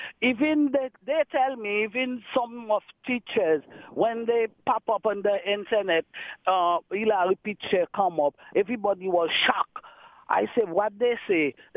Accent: Haiti; English is a second language; But me, I come from Haiti.

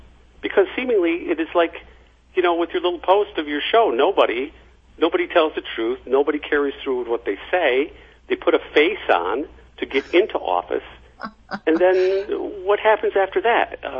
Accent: Endicott, New York, United States; my hometown area of Endicott, New York, was built by a shoe manufacturer called Endicott Johnson.

